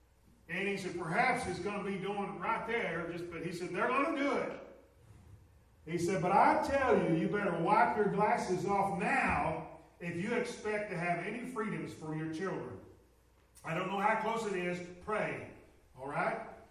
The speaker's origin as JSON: {"language": "English", "country": "United States", "said": "But I'd rather live here than anywhere that I know of because it's my home. I'm glad that I'm an American and thankful for it."}